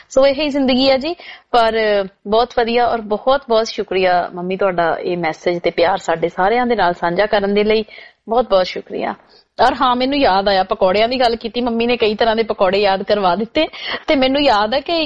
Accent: Khudda, Punjab, India; ਮੈਂ ਪਿੰਡ ਖੁੱਡੇ ਤੋਂ ਬਿਲੋਂਗ ਕਰਦੀ ਆ ਜੀ, ਇਹ ਹੁਸ਼ਿਆਰਪੁਰ ਡਿਸਟ੍ਰਿਕਟ ਵਿੱਚ ਪੈਂਦਾ ਤੇ ਟਾਂਡੇ ਤੇ ਦਸੂਏ ਦੇ ਵਿੱਚ ਮੇਨ ਜਿਹੜੇ ਹਾਈਵੇ ਆ ਉਹਦੇ ਉੱਤੇ ਪਿੰਡ ਆ ਜੀ, ਕਾਫੀ ਵੱਡਾ ਪਿੰਡ ਆ ਇਹ।

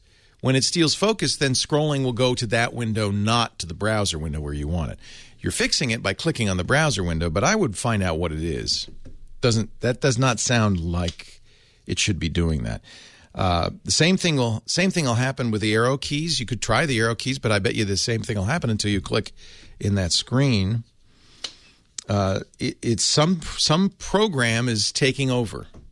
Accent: Providence, Rhode Island, United States; You know, it makes me mad because I grew up in Providence and never snowed.

